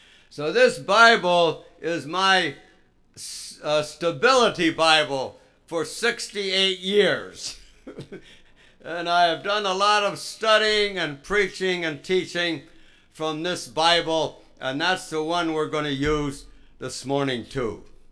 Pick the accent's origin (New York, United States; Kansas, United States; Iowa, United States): New York, United States; New York City; born there; And you remember that I was born in New York City of people in the theater, theatrical people.